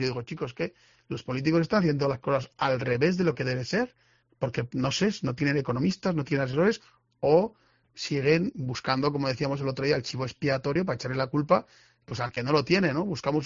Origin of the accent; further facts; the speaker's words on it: Azagra, Navarre, Spain; decían en el pueblo, ¿eh? Ya sabes que soy de Azagra.